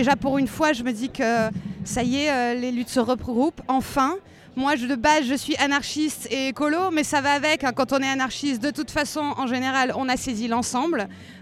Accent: Nice, Provence-Alpes-Côte d'Azur, France; j'ai 36 ans, je suis niçoise de naissance. Donc j'ai vécu dans ces beaux mondes azuréens

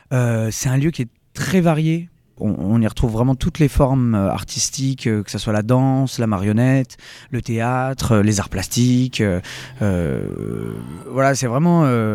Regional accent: Nice, Provence-Alpes-Côte d'Azur, France; je suis niçois, j'ai fait mes études de théâtre à Nice et j'en suis parti quelques années, mais je suis de retour

